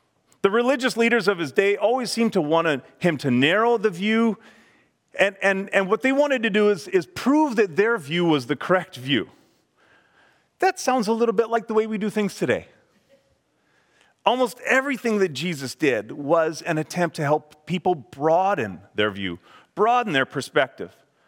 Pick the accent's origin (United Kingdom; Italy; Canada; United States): Canada; Manitoba; when I grew up in Manitoba, you had like store-bought eggs or farm eggs.